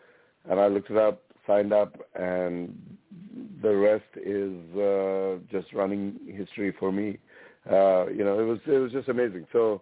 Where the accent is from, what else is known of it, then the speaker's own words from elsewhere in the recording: India; I'm Indian